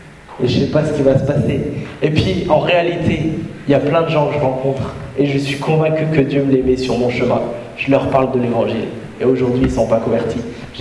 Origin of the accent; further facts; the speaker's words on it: Rennes, Brittany, France; moi je viens de Rennes.